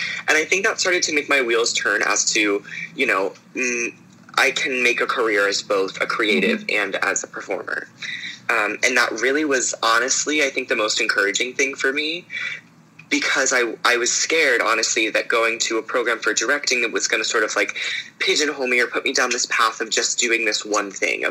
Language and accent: English; Pittsburgh, Pennsylvania, United States; So I did a production of Newsies at Pittsburgh CLO, which is in my hometown.